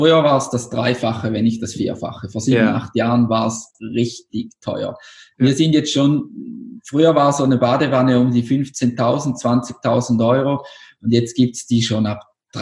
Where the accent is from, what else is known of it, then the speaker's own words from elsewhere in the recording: Switzerland; Weil bei uns in der Schweiz ist zum Beispiel beim Sanitärbudget auch das dabei, was in der Wand ist.